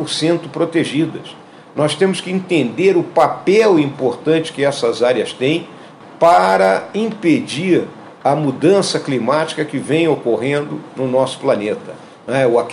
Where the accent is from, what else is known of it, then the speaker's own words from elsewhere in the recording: Rio Grande do Sul, Brazil; como aconteceu recentemente lá no meu estado natal, no Rio Grande do Sul, com a temperatura atingindo 45 graus